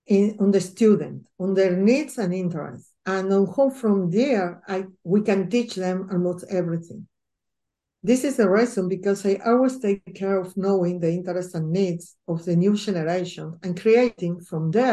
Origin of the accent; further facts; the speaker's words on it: Argentina; I grew up and studied in Argentina, where I was had the fortune to experiment in many styles of education, including my secondary studies completed during the military directorship.